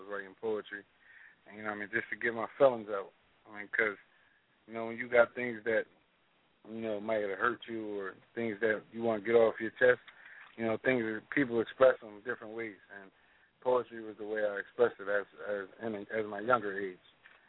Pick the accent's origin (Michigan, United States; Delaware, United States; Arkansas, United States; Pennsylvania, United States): Delaware, United States; Newark; also born or lived in New Jersey; And I was raised in New Jersey. I was born in New Jersey, I'm sorry. Raised in Newark, Delaware.